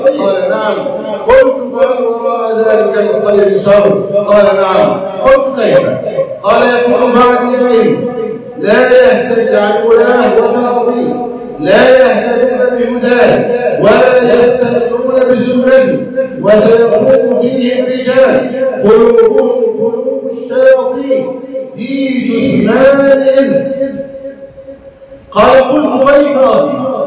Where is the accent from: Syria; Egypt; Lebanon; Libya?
Egypt; أن يحفظ بلدنا مصر أمن الأمانة